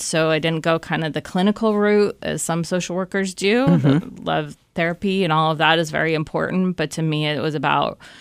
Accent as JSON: {"language": "English", "town": "Albuquerque", "region": "New Mexico", "country": "United States", "tie": "born or raised there", "said": "So I grew up in Albuquerque, New Mexico, far away from here. But in high school, actually, I did a service project at a homeless shelter there."}